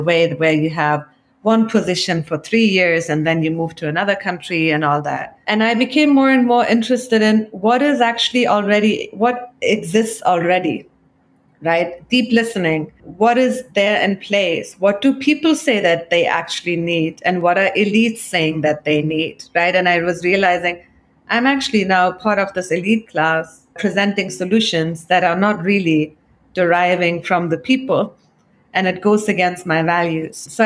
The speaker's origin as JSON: {"language": "English", "country": "Germany", "tie": "born or raised there", "said": "Growing up in Germany, history is a lot."}